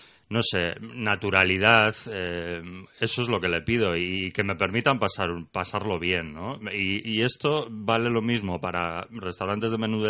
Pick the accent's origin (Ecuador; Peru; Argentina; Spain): Spain; Bilbao, Basque Country; Yo, a ver, soy de Bilbao, hay que partir de ese hecho, ¿no?